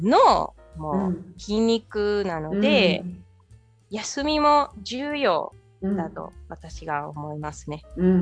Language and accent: Japanese; Argentina; Japanese is a second language; それは、 私たちアルゼンチン人は全くしませんね。